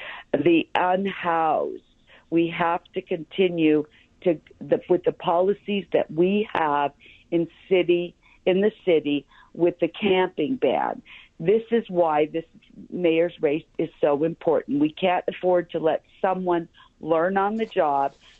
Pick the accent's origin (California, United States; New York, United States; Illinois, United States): California, United States; now in Las Vegas, United States; I come from California. The policies have ruined the city. They've ruined the cities. They've ruined the beautiful state of California that I grew up